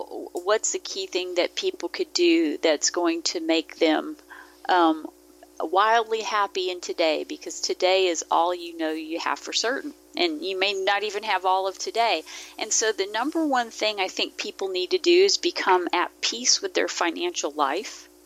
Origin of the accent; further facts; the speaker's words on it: Mississippi, United States; I grew up in Mississippi. My dad was in the military. My family wasn't from there, but that's where we ended up.